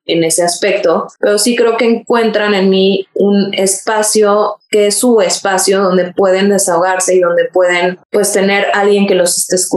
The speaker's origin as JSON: {"language": "Spanish", "region": "Mexico City", "country": "Mexico", "tie": "born or raised there", "said": "Nací en el Distrito Federal, soy chilanga de corazón, orgullosa."}